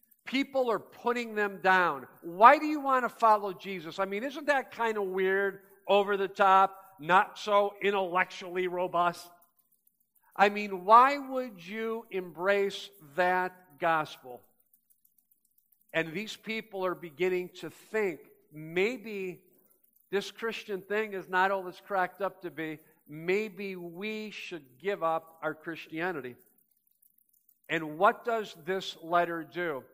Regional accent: Ohio, United States; There was a time when I identified as a Cleveland Browns fan. I grew up in Ohio.

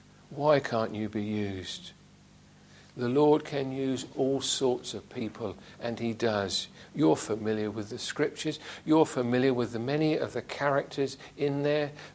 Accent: England, United Kingdom; we're English

